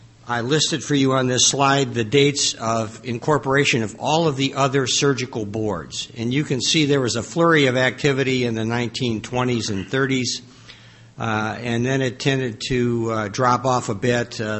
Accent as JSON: {"language": "English", "town": "Philadelphia", "region": "Pennsylvania", "country": "United States", "said": "from Philadelphia."}